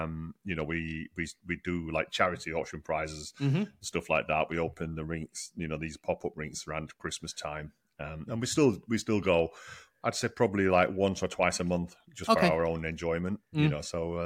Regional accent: Yorkshire and the Humber, United Kingdom; And me being a Yorkshireman

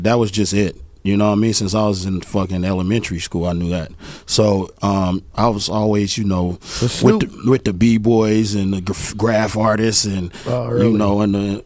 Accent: Long Beach, California, United States; I mean, long story short, I'm from Long Beach, California.

